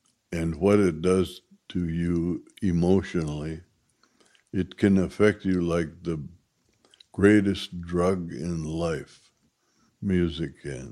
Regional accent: Minneapolis, Minnesota, United States; Well, I'm from Minneapolis, Minnesota, and was born in 1934. Minneapolis is a truly Scandinavian town.

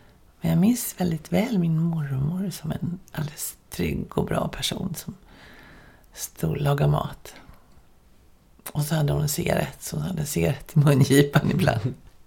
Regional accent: Helsinki, Uusimaa, Finland; born there; När vi bodde i Helsingfors, eftersom jag är född i Helsingfors, då var det ju krig

